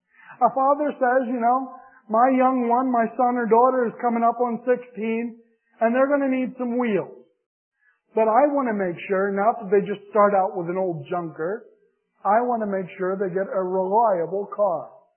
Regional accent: Pennsylvania, United States; or Philadelphia. I had to slip that in on behalf of my home state.

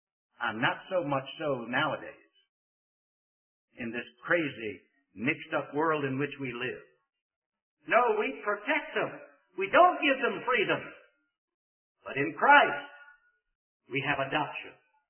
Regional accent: Richmond, Virginia, United States; now in North Carolina, United States; Louise and I were driving from my hometown of Richmond, Virginia

